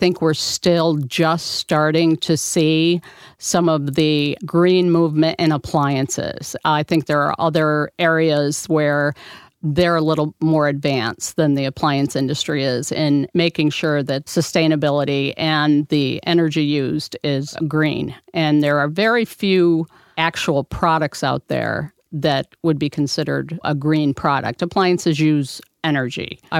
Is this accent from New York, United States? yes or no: yes; Syracuse, New York, United States; also born or lived in Florida; now in St. Louis, United States; Well, originally I'm from New York, upstate in Syracuse area. And after that, I moved to Florida for 5 years.